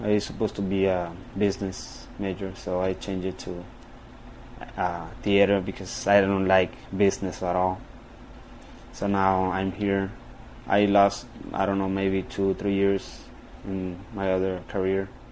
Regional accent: Zaragoza, Coahuila, Mexico; also born or lived in Eagle Pass, Texas; I come from Zaragoza, Coahuila, Mexico. I was born in Eagle Pass, Texas, but my family took me to Mexico.

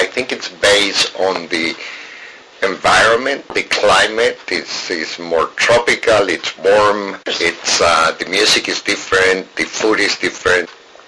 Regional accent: Bolivia; accent: Bolivian; English is a second language; Okay, I probably will describe my Bolivian accent, which is very similar to Peruvian accent and very similar to Ecuadorian accent

